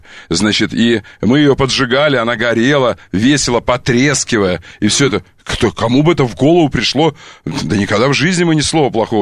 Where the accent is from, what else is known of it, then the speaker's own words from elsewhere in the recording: Nizhny Novgorod Oblast, Russia; now in Russian Far East; я приехал на Дальний Восток из Нижегородской области